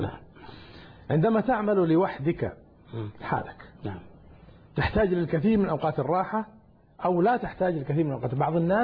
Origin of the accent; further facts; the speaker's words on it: Saudi Arabia; على فكرة عندنا في المملكة العربية السعودية يا أحمر يا أبيض